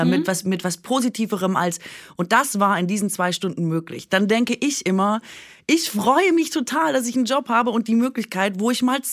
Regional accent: Baden-Württemberg, Germany; ich als Schwäbin

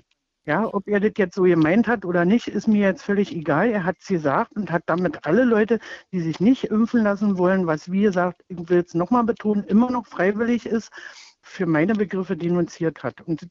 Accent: East Germany, Germany; Also früher, ich bin nur in der DDR aufgewachsen

